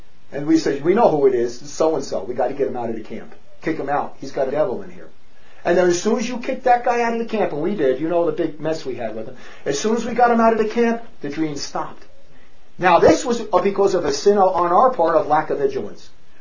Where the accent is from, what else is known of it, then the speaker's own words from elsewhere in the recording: Newark, New Jersey, United States; It's just like every guy I grew up with in Newark, New Jersey, is all the same.